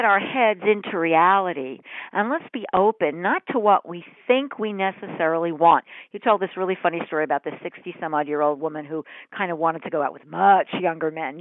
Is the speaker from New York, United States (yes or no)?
yes; New York, United States; And I'm a New Yorker, but I'm a fairly kind of conservative, you know, older person